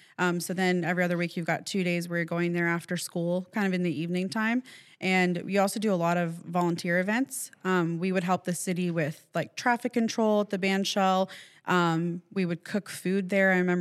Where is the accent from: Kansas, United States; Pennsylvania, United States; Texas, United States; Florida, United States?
Florida, United States; St. Petersburg; born there; My origin story, I was born at St. Anthony's Hospital in St. Pete.